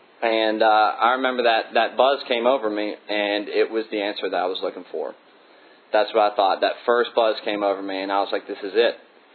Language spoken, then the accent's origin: English; Huntington, West Virginia, United States; I grew up in Huntington, West Virginia, and I love being from West Virginia because somebody's always got something to say about being from West Virginia.